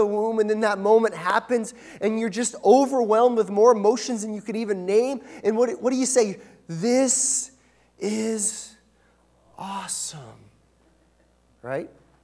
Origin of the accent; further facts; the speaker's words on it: Pacific Northwest, United States; Now, I'm a kid from the Northwest, right? Not a lot of means and whatnot.